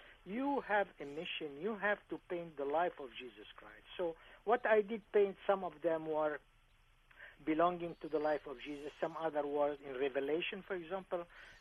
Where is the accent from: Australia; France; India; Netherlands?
France; English is a second language; now in Harbor Springs, United States; Yeah, I moved from France to Harbor Springs in 1980, 81, I would say, to be correct.